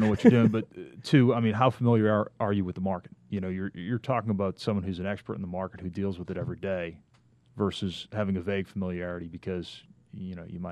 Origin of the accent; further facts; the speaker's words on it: Boston, Massachusetts, United States; moved away as an adult; now in Atlanta, United States; Well, for starters, I grew up in Boston, where I learned to drive in the snow.